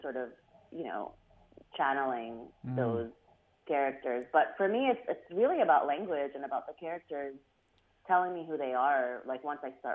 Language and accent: English; Kuwait; also born or lived in Egypt / New York / Texas; I grew up in Kuwait, and I also grew up in Egypt, and I also grew up in New York, and I also grew up in Texas, you know?